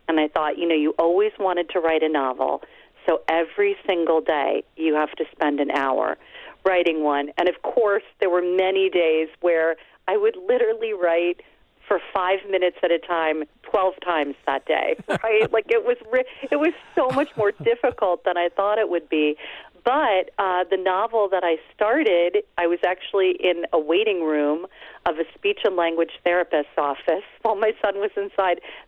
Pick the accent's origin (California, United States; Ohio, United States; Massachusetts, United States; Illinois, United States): Illinois, United States; Chicago; I grew up in Chicago, but we spent every summer at a cabin in a lake in northwestern Wisconsin.